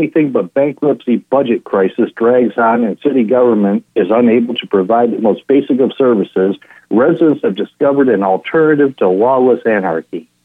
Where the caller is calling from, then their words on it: Detroit, Michigan, United States; I'm calling from the Total State Project in the People's Republic of Detroit.